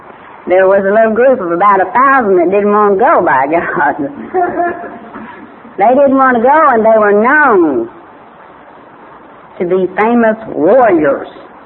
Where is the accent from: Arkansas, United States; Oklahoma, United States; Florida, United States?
Oklahoma, United States; You see, I'm from Oklahoma, and Shawnee is a tribe. I live in Pottawatomie County, and that's a tribe. And I'm a Chickasaw